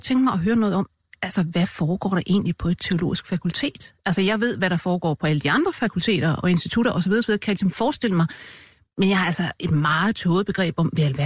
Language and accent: Danish; Risgård, North Denmark Region, Denmark; Noget af det tidligste, jeg husker fra min barndom i Risgård